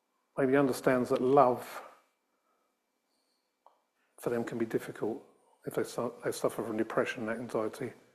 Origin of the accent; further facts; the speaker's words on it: Australia; accent: Australian; I came from Australia. I talked with an Australian accent.